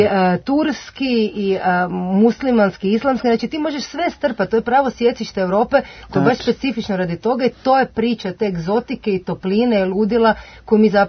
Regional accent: Croatia; tu sam se kao Hrvatica fantastično uklopila. Sva sreća pijamo na engleskom pa se ne čuje da srpski ne znam ni beknut

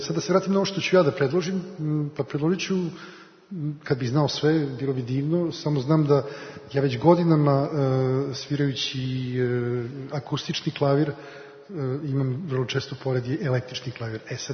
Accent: Belgrade, Serbia; ja sam rođen u Beogradu, ovde sam počeo da proklijao, počeo se bavim muzikom, da rastem

